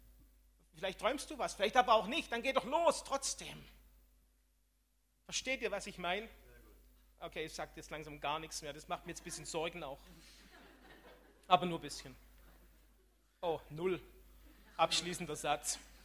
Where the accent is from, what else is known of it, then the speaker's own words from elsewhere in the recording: Germany; Auch wenn wir als Deutsche im Moment so ein bisschen die Oberlehrer sind, oder?